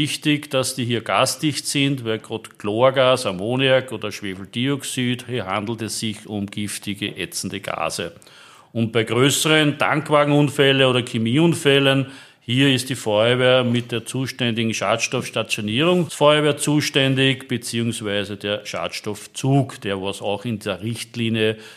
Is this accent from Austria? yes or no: yes; Lower Austria, Austria; Bin ja an und für sich gebürtiger Waldviertler, was viele gar nicht wissen.